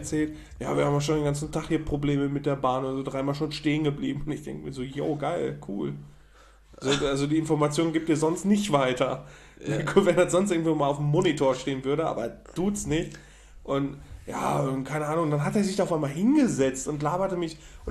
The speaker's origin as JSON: {"language": "German", "region": "North Rhine-Westphalia", "country": "Germany", "tie": "born or raised there", "said": "Das ist alles so auf Rasfeld, das ist alles so eine Ecke. Also Münsterland. Das ist also die Ecke, wo ich groß geworden bin."}